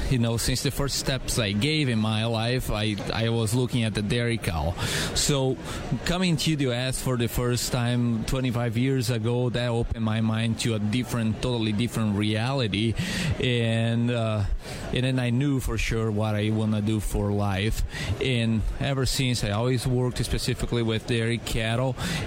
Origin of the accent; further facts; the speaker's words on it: Brazil; also born or lived in Wisconsin, United States; when people ask me, I normally say that Wisconsin is my home state in the U.S., even though I'm from Brazil, Wisconsin is home for me.